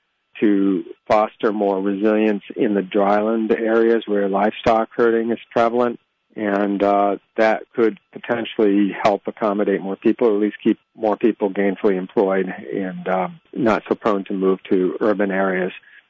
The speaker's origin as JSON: {"language": "English", "region": "Massachusetts", "country": "United States", "tie": "born or raised there", "lives_now": "New York, United States"}